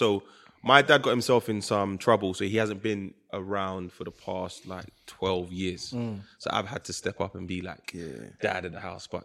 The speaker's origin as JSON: {"language": "English", "country": "Nigeria", "said": "Nigeria. Yoruba."}